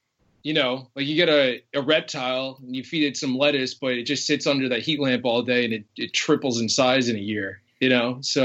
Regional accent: Staten Island, New York, United States; I grew up in Staten Island, which is in like a super Italian Catholic, like really strict, whatever.

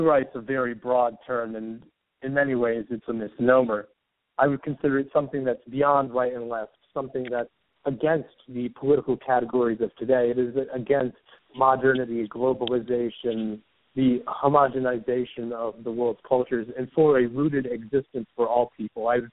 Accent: Northeastern United States, United States; now in New York, United States; Well, I live in New York, but I was raised in the Northeastern United States, sort of a white working class background.

